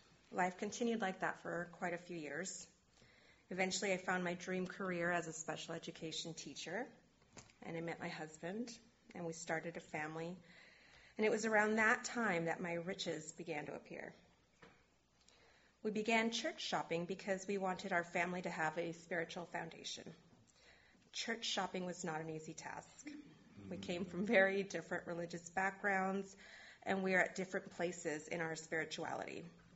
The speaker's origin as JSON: {"language": "English", "region": "California", "country": "United States", "tie": "born or raised there", "said": "agricultural town in Southern California, born to a migrant farm worker and a stay-at-home mother, my hometown had little diversity."}